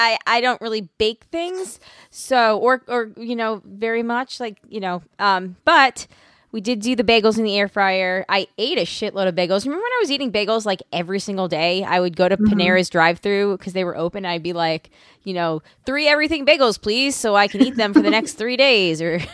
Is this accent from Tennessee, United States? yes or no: no; New York, United States; it was comfort food for me because I'm from New York.